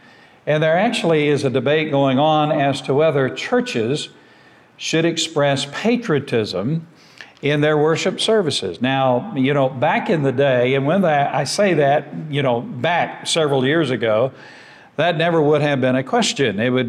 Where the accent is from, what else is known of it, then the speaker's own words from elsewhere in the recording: United States; Second of all, I am an American. And I know Jesus didn't just die for Americans. I know He died for the entire world. But I know that this is my country. This is my land.